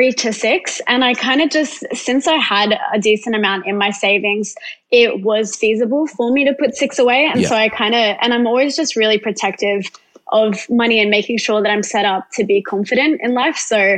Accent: Gold Coast, Queensland, Australia; So I'm from the Gold Coast. I'm 21 at the moment and I'm a school cleaner.

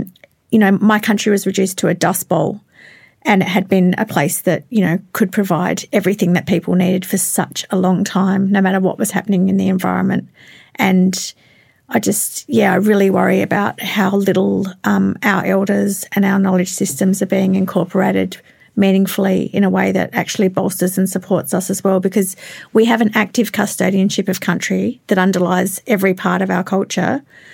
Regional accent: New South Wales, Australia; I'm Barkindji, so I'm from Western New South Wales

